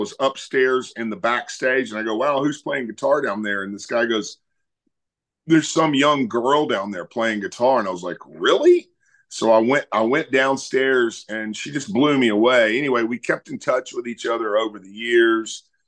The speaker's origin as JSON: {"language": "English", "town": "Beaumont", "region": "Texas", "country": "United States", "tie": "born or raised there", "said": "And, you know, growing up in Beaumont, we had to play just to make a living."}